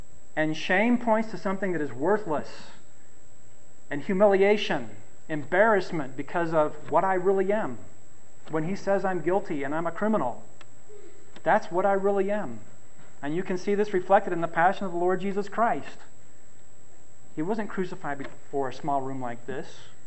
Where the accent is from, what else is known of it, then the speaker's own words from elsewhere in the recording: United States; I'm an American living in an ancient culture.